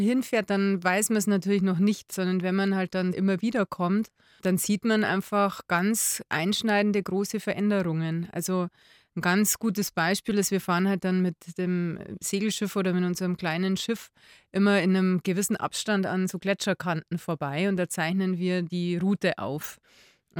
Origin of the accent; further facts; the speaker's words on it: Bavaria, Germany; wenn man da als Bayer hinkommt